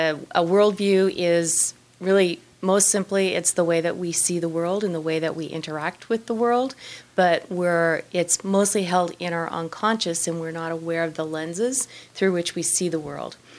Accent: Nova Scotia, Canada; and I'm Canadian. I grew up in Nova Scotia, and I've lived there all my life. I still live there.

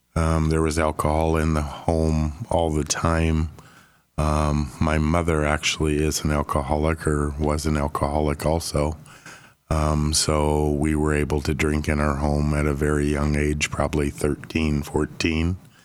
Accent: Glendive, Montana, United States; Born and raised in Glendive, Montana.

